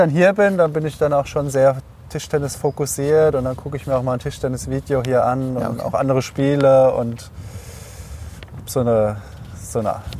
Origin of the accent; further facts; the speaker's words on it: Erbach, Hesse, Germany; aber ich komme ja aus Erbach